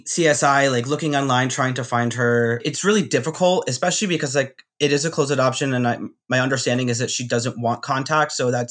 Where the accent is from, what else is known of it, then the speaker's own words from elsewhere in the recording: Randolph, New Jersey, United States; also born or lived in Arkansas; So originally, I grew up in Randolph, New Jersey. It is the suburbs of New York City.